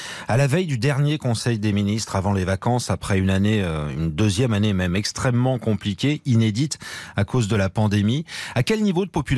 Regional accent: France; chez nous en France

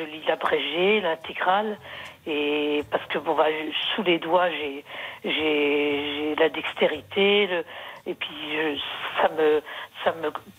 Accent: Grand Est, France; Et puis moi, je suis originaire de Lorraine. Et puis moi, je suis ici de familles nombreuses aussi.

